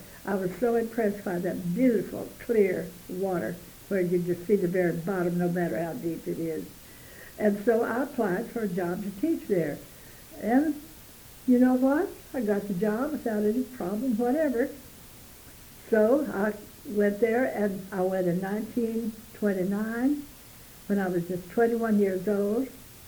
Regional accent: Round Rock, Texas, United States; Growing up in Round Rock was a real treat because we had a creek, a nice little creek going through there, where we could go swimming.

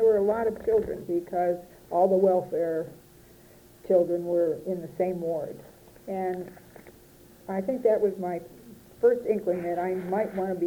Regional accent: Detroit, Michigan, United States; born there; Well, I was born in Detroit, Michigan, 1930, and during the Depression, we were on welfare.

